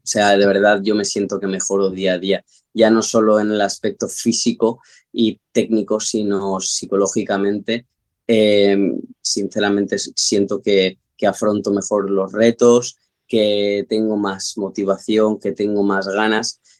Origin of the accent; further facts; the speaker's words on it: Spain; a vivir, a capotear con todo lo que venga, como buen español